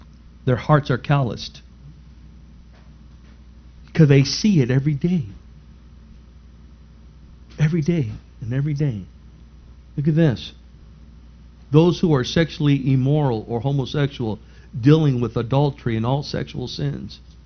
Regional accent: National City, California, United States; When we were kids, I grew up in National City.

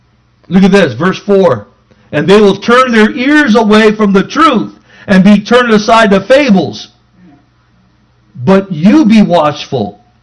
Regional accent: National City, California, United States; You know, I remember growing up in National City, 11 brothers and sisters.

